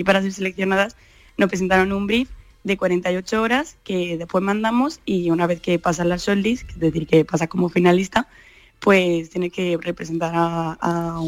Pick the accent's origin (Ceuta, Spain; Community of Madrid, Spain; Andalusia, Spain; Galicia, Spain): Andalusia, Spain; Córdoba; Yo de Córdoba